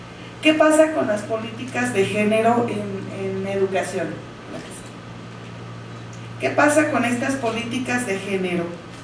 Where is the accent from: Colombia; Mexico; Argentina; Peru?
Mexico; Zamora, Michoacán; also born or lived in Mexico City; Zamora, aunque soy nacida aquí en el Distrito Federal, solo mi acta lo atestigua, mi ombligo también, por acá se quedó, pero toda mi forma de ser, pensar, mi cultura, mi familia se encuentran en Zamora.